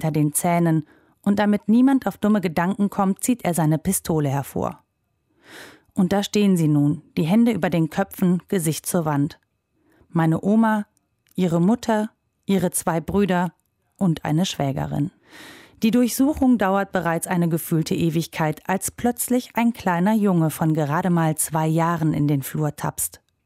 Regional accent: Mönchengladbach, North Rhine-Westphalia, Germany; Ich besuche meinen Vater in Brüggen, einem kleinen Ort zwischen meiner Heimat Mönchengladbach und der holländischen Grenze.

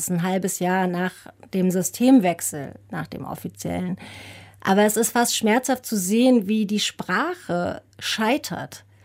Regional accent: Rostock, Mecklenburg-Vorpommern, Germany; Ich bin in den 90er Jahren, war ich Teenager, bin in Großklein groß geworden und in Lichtenhagen.

